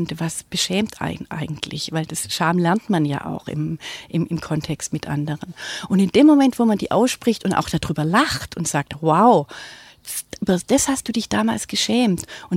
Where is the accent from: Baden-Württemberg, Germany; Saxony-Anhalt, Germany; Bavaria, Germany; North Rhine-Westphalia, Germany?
Baden-Württemberg, Germany; Stuttgart; ich bin ja in Stuttgart aufgewachsen, ein Kindheitstext spielt in einem Vorort von Stuttgart